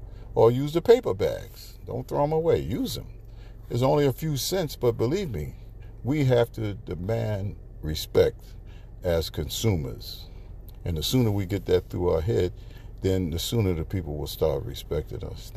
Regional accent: United States; we as American people, we kind of go for anything

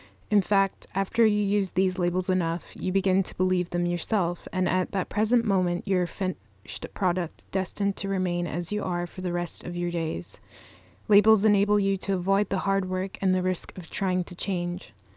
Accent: Scotland, United Kingdom; accent: hybrid of Scottish and Canadian; I grew up in Scotland, and so my accent is a very weird hybrid of Scottish and mostly Canadian, so that's why I sound kind of funny.

